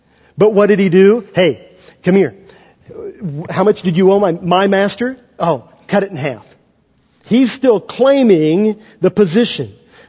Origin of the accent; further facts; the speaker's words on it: Kansas, United States; Where I grew up in Kansas, you would give someone the right to use your property.